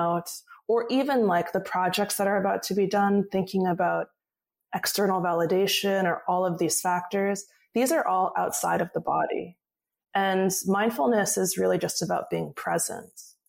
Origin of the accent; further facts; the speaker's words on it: California, United States; Yeah, I think that, so I grew up in Orange County, a very conservative suburb of California, right south of Los Angeles. And my parents, they're immigrants.